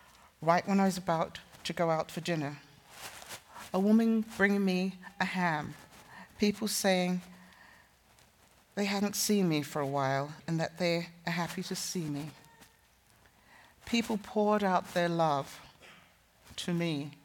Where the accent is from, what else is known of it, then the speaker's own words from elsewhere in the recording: England, United Kingdom; also born or lived in Guyana; I was born in Guyana and was raised in England. I have two children, a boy and a girl, and five grandchildren. I was raised in a Christian home and attended a Christian school.